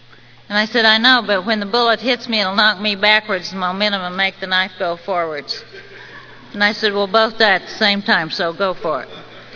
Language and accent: English; Texas, United States; when I was a little kid, I grew up in the Texas Panhandle, and when it's dark there, it's dark, dark.